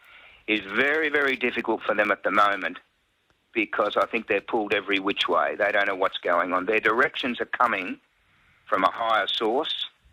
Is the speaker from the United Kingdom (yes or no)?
no; Geelong, Victoria, Australia; I grew up in Geelong